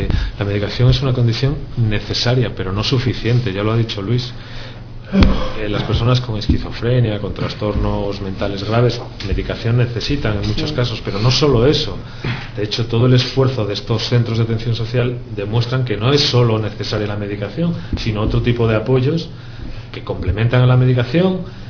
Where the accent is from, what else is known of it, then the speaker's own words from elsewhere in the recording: Asturias, Spain; Yo soy asturiano